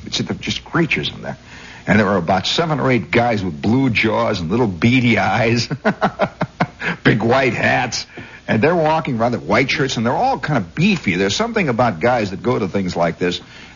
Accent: Indiana, United States; accent: Indiana; And so I immediately turned down my Indiana accent. I had it, you know. I said, yep, I'm from Indiana.

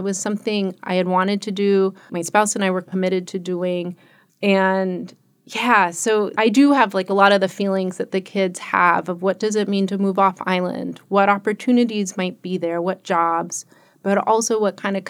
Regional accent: Long Beach, California, United States; I grew up in California. I grew up in Long Beach, California. My dad's from Maui.

